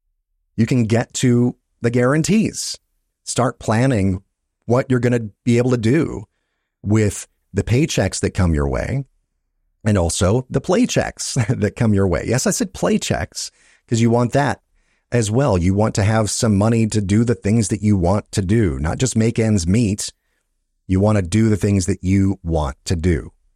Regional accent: Georgia, United States; then Georgia, yay, my home state

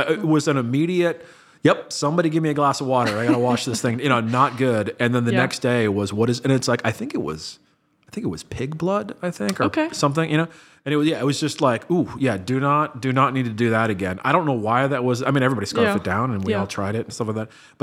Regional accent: Hong Kong; born there; I was actually born overseas. I was born in Hong Kong. And for the first 18 years of my life or so, I used to travel back and forth to the Far East, right, with my parents and whatnot, right?

